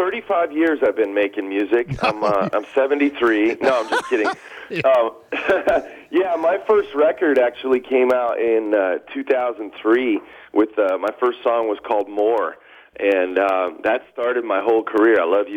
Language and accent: English; Chicago, Illinois, United States; I grew up in Chicago, so it kind of makes me think of home a little bit, you know.